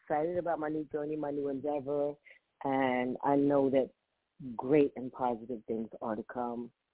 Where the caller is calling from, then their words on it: Charlotte, North Carolina, United States; I have relocated, and I'm starting fresh, and I am tuning in from Charlotte, North Carolina. I flew in yesterday from Long Island.